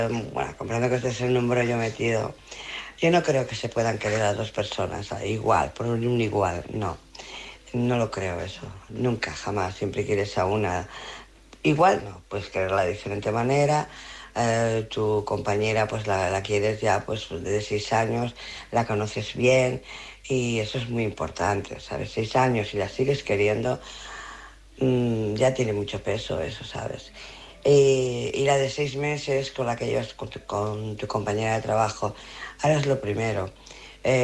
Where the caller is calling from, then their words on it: Barcelona, Catalonia, Spain; de Barcelona.